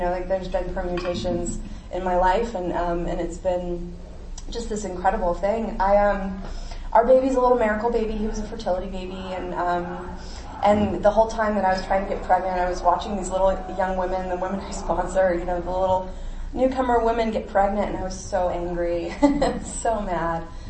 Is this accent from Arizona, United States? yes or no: yes; Tucson, Arizona, United States; I'm from Tucson, Arizona.